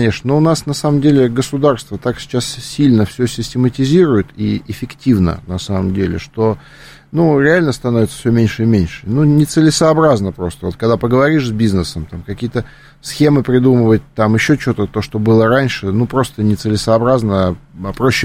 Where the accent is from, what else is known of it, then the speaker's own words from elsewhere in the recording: Moscow, Russia; я тоже из Митина, кстати.